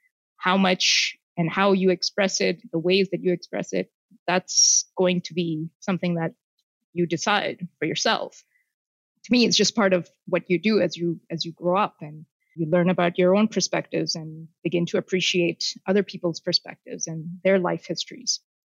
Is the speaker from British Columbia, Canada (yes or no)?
no; Toronto, Ontario, Canada; So I can tell you what it's like growing up in Toronto.